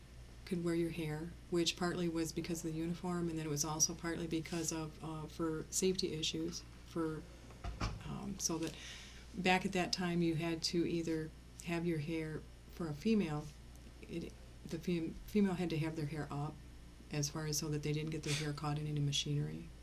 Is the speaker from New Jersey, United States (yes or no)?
no; Lansing, Michigan, United States; I grew up in Lansing, went to school in Lansing schools, then went out to Waverly School District, graduated from Waverly High School